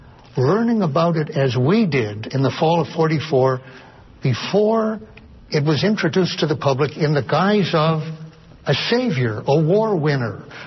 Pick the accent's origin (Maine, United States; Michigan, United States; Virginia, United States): Michigan, United States; Detroit; I was standing in Detroit, my hometown, August 6th, very hot day.